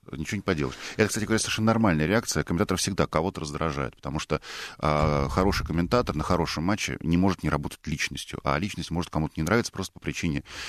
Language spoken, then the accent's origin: Russian; Balashikha, Moscow Oblast, Russia; now in Moscow, Russia; мама живет в моем родном городе, в Балашихе, а я живу в Москве